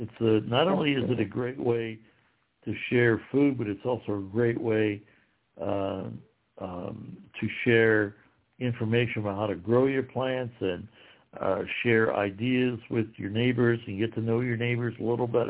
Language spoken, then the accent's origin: English; Ohio, United States; I'm from Ohio originally. We love to eat rhubarb.